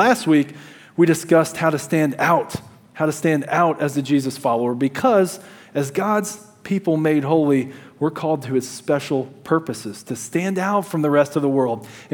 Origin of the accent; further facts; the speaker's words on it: Kentucky, United States; When I was a kid growing up in Kentucky